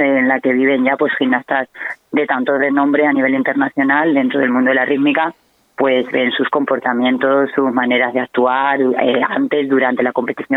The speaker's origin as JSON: {"language": "Spanish", "region": "Extremadura", "country": "Spain", "said": "estar ahí nosotros como extremeños, pues para nosotros es un orgullo y una satisfacción"}